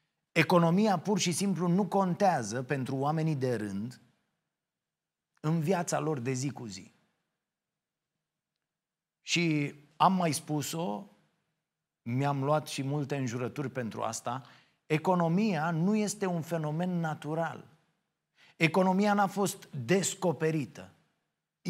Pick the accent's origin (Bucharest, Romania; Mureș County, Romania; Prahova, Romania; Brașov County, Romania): Prahova, Romania; Ploiești; eu nu pot să cred, ca ploieștean, că respir un aer curat câtă vreme prin lege mă pot pensiona cu 2 ani mai devreme doar pentru că locuiesc în acel oraș.